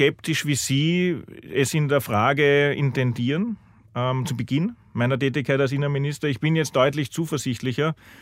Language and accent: German; Austria; Was verstehen wir als Österreicher darunter?